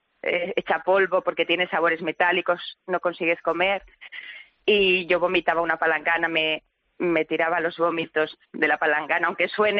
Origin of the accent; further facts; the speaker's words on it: Asturias, Spain; Yo de Asturias.